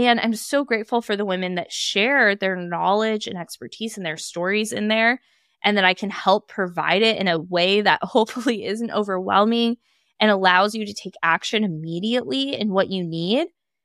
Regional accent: Napa, California, United States; I hosted a launch event with 100 women in my hometown, Napa, California

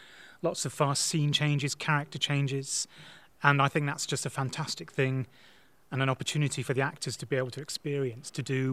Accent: Northampton, East Midlands, United Kingdom; I'm also from Northampton

